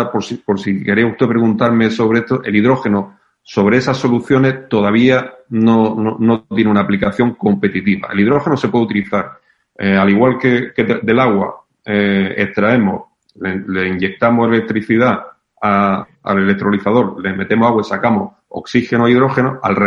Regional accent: Spain; now in Chile; como chileno de adopción, como saben, yo soy español

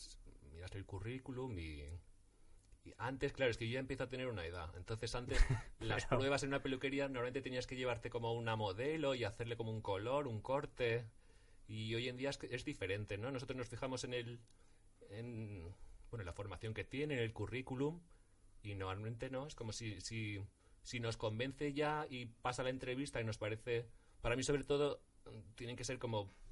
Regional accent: Lleida, Catalonia, Spain; Pues yo soy catalán, yo soy de Lérida.

